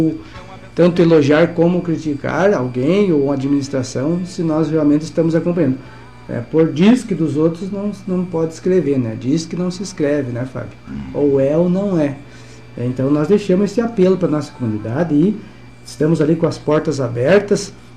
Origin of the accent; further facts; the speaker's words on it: Brazil; eu amo o nosso país, né, porque sou brasileiro.